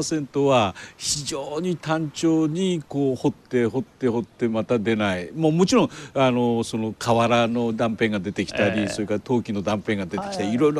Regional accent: Setagaya, Tokyo, Japan; 世田谷には、大学院のあれですか24歳までですから

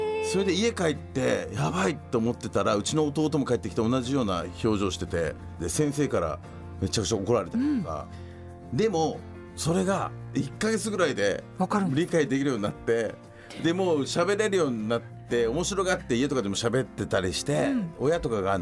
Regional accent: Chiba, Japan; also born or lived in Saitama / Saga; で僕は埼玉で生まれて、はい、千葉に引っ越して、はい、千葉で小6まで僕育ってるんですよ。

